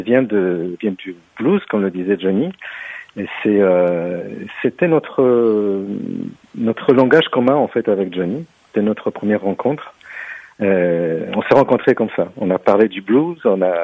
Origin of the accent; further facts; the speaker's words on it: Poland; moi je suis polonais d'origine, donc j'ai grandi en Pologne